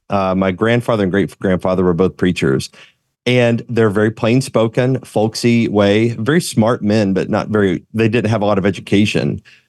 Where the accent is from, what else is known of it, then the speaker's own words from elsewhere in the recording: West Virginia, United States; It was a repentance for kind of looking down on my upbringing. I grew up in West Virginia, you know, Appalachia country kind of environment.